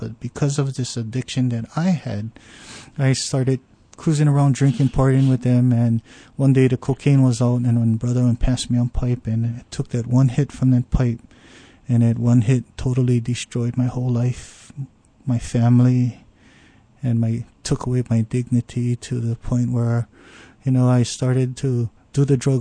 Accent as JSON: {"language": "English", "town": "Pearl City", "region": "Hawaii", "country": "United States", "tie": "born or raised there", "said": "I grew up in Pearl City, raised in Palisades, my childhood was pretty rough."}